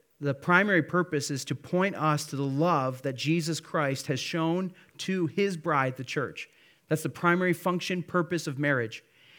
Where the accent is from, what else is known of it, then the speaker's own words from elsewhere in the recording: Midwest, United States; I grew up kind of in the Midwest. And so, you know, not a ton of amens, but did ministry in the South for a while.